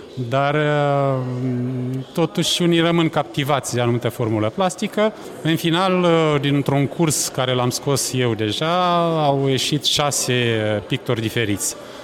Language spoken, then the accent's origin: Romanian; Moldova; Nici eu n-am avut când eram mic copil în satul meu, nici acum nu există.